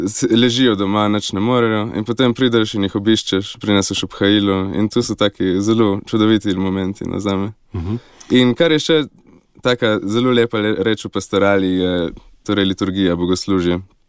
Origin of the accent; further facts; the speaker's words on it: Postojna, Littoral–Inner Carniola, Slovenia; Rojen sem leta 92 v Postojni. V osnovno šolo sem hodil v Prestranek.